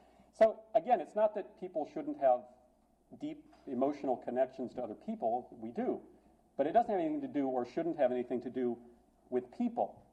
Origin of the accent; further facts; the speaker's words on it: North Dakota, United States; now in Texas, United States; I'm from North Dakota. It's prairie. It's this beautiful, flat, usually covered with snow kind of place, right?